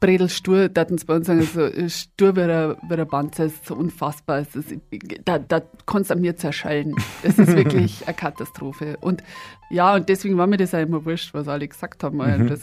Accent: Eichhofen, Bavaria, Germany; wir haben so ein ganz kleines Dorf gehabt, das natürlich gewachsen ist. Hin und wieder mal ein Haus, nie eine Siedlung oder so. Mhm. Also es ist echt nur ein schönes Dorf, wie so ein nahes Erholungsgebiet von Regensburg, Viertelstunde weg.

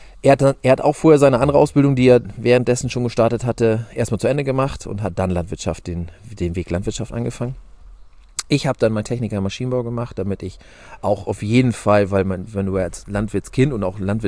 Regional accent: Borstel, Lower Saxony, Germany; ich komme aus Niedersachsen, wohne im Landkreis Diepholz, das ist genauer Gemeinde Borstel, da gibt es ein paar mehr von, liegt zwischen Suling und Nienburg

